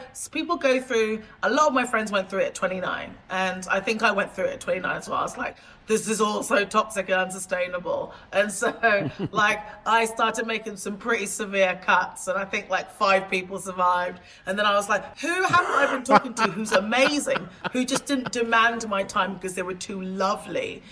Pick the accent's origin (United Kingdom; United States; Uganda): United Kingdom; England; I'm an English woman, and so I've come from the OGs.